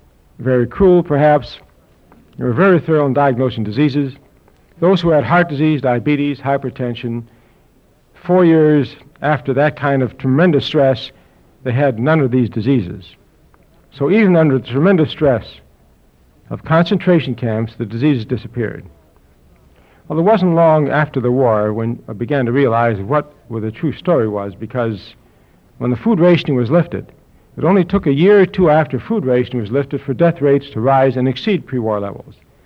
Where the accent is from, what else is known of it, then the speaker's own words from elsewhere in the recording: Chicago, Illinois, United States; born there; Now, I lived in Chicago. I was born in Chicago.